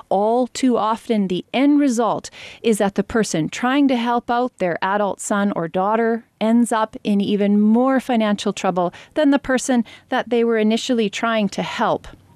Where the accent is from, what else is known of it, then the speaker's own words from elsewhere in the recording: Canada; I am so proud to be a Canadian